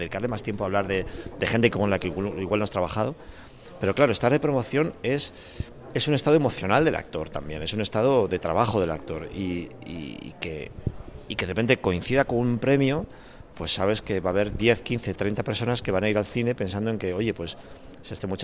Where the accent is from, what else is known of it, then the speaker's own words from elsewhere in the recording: Albelda de Iregua, La Rioja, Spain; hay tres chicos de mi pueblo Albel de Iregua, están estudiando arte dramático en Madrid